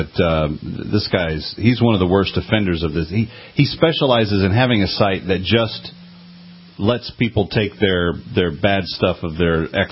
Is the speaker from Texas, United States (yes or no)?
yes; Fort Worth, Texas, United States; Let's go to Randy watching us tonight on Channel 47 in Fort Worth, Texas. My hometown.